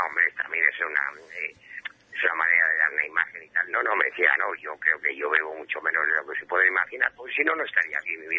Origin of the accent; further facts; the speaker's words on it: Spain; yo, que soy un tío, me siento español a muerte